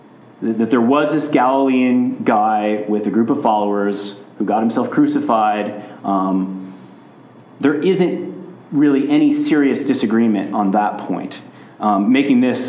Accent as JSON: {"language": "English", "country": "United States", "said": "You know, I'm from America, and we have people who like to argue that the earth is flat."}